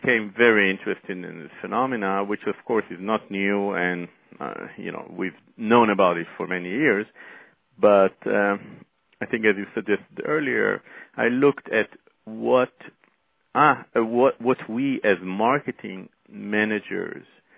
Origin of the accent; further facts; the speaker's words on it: Israel; I started as a copywriter in Israel. I'm originally from Israel, and I was working there